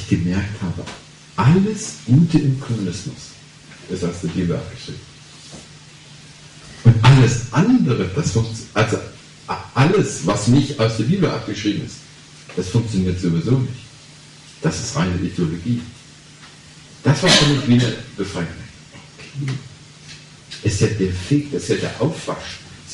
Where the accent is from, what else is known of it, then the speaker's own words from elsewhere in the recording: East Germany, Germany; Ich bin 30 Jahre in der DDR aufgewachsen.